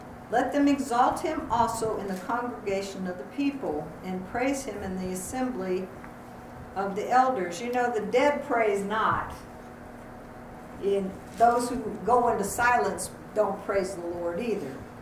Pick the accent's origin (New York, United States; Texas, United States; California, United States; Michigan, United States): California, United States; You know, because when I grew up in California where they had good waves.